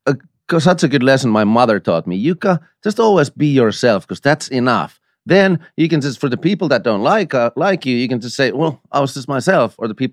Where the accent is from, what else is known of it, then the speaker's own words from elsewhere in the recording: Finland; English is a second language; because I come from Finland and we're pretty freaking real.